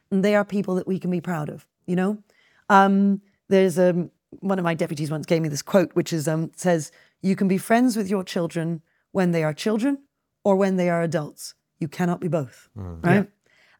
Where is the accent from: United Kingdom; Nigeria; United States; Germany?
United Kingdom; And when I say about the thing about being British, I think that's important. It's the one thing that we have in common.